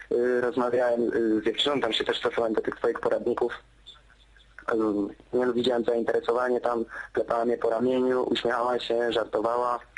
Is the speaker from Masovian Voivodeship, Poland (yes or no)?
no; Lipowa, Silesian Voivodeship, Poland; jestem z okolic Lipowa, z Żywca, z takiej wioski Lipowa.